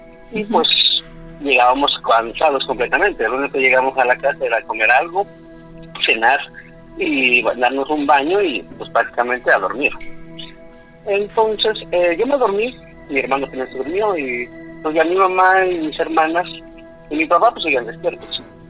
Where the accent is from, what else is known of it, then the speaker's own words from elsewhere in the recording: Puebla, Mexico; Yo soy de la Sierra Norte de Puebla.